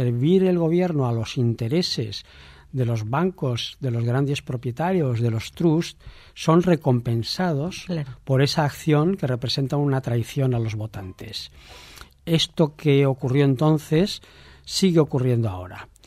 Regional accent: Reinosa, Cantabria, Spain; yo soy de Reynosa

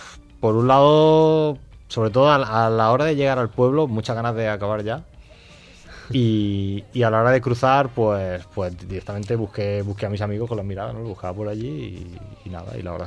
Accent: Granada, Andalusia, Spain; Hay una que me hace mucha ilusión hacer, que es mi tierra en Granada

